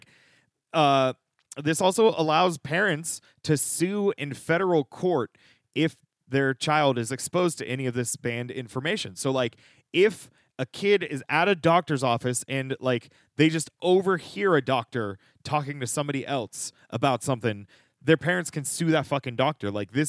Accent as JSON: {"language": "English", "region": "Pennsylvania", "country": "United States", "said": "Like, so we're from Pennsylvania, Randy."}